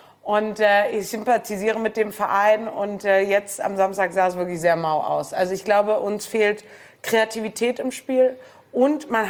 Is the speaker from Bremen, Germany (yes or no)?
yes; Bremen, Germany; ich bin ja gebürtige Bremerin, bin in Bremen geboren, aufgewachsen, groß geworden.